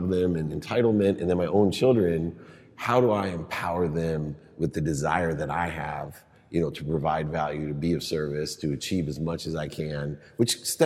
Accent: Akron, Ohio, United States; Well, unlike me, I grew up in Akron, Ohio.

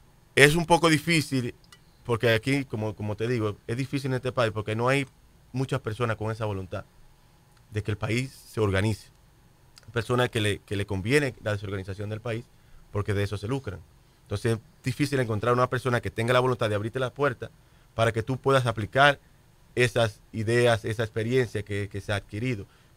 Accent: Dominican Republic; yo tengo que hacer algo como ciudadano dominicano

